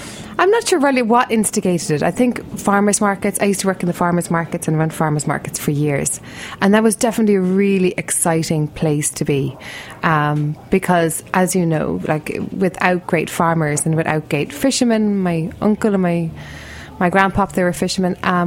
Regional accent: Ireland; you come to Ireland and, you know, we love being Irish.

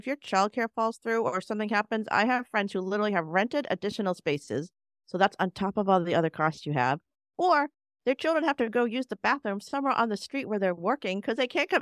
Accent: Boston, Massachusetts, United States; I grew up in Boston.

